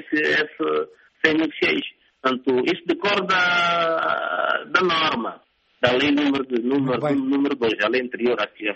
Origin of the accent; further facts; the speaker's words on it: Angola; nós somos angolanos, nossos irmãos também são angolanos, e, portanto, a raça é negra.